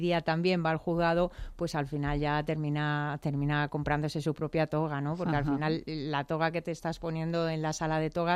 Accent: Madrid, Community of Madrid, Spain; he querido hacer un homenaje a mi ciudad, porque yo soy madrileña de alma y corazón, entonces adoro Madrid

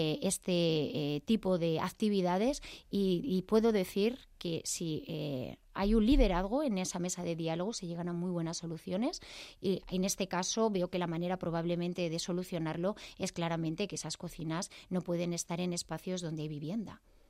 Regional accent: Castile and León, Spain; yo soy de Castilla y León

